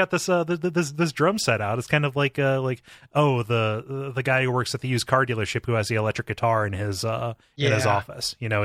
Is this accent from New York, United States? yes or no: no; Ontario, Ohio, United States; also born or lived in Mansfield, Ohio; I was gonna turn this into a depressing muse on my hometown.